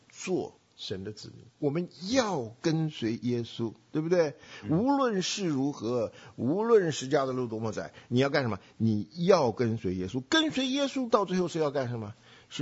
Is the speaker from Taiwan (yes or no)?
no; China; 那我们中国人一听要可以退